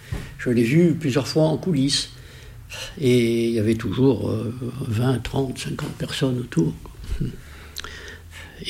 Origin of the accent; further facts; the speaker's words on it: France; nous sommes français, nous parlons français.